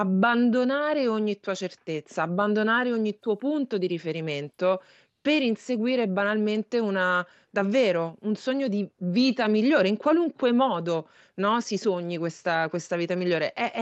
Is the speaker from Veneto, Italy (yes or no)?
no; Ciampino, Lazio, Italy; io sono della provincia di Roma, sono di Ciampino e vengo da una famiglia molto molto semplice.